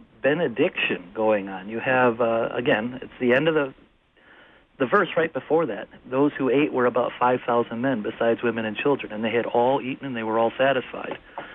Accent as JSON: {"language": "English", "region": "Wisconsin", "country": "United States", "tie": "born or raised there", "said": "it's probably small from the standards that most people think of Lutherans, like where I grew up in Wisconsin."}